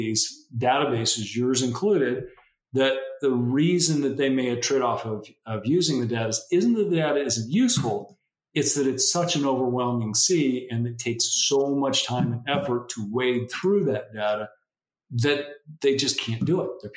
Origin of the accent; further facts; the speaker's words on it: Missouri, United States; I'm from Missouri, so I'm going to say data, not Missouri.